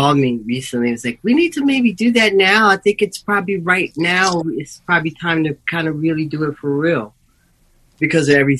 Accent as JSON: {"language": "English", "town": "New York City", "region": "New York", "country": "United States", "tie": "born or raised there", "said": "growing up in New York City in the 70s is what it was, you know what I mean?"}